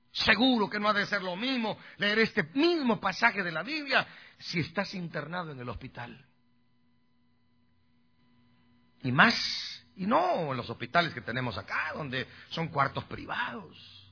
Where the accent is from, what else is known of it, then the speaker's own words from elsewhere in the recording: Guastatoya, El Progreso, Guatemala; Ellos eran los únicos dos que en mi pueblo, en Guastatoya, tenían el ministerio para llevar el mensaje, la palabra, a la prisión.